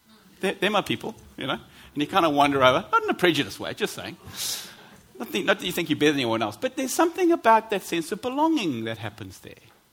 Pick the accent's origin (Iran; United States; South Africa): South Africa; moved away; I'm an immigrant, of course. You know, when I go to functions or groups or wherever, because I'm from South Africa